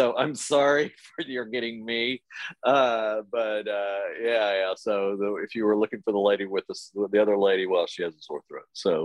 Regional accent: Amarillo, Texas, United States; moved away as an adult; now in Paris, France; I've lived in France now in Paris for 30 years. And I've lived in many places, but I grew up in Amarillo, Texas

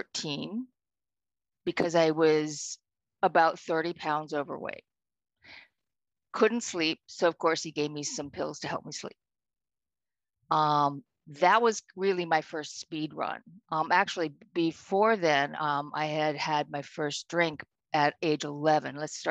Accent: Oakland, California, United States; from Oakland, and I identify myself as an all-around addict.

